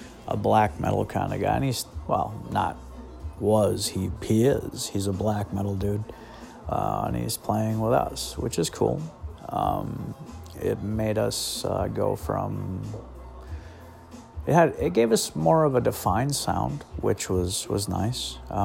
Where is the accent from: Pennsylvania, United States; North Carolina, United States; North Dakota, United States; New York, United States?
North Dakota, United States; Fargo; We're from Fargo, North Dakota.